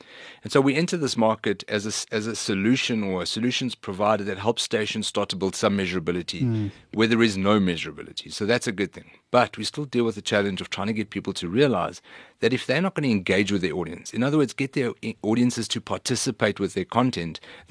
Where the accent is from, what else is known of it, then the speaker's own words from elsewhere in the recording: England, United Kingdom; You know, we often think that because they speak English and we're English, that everything's the same.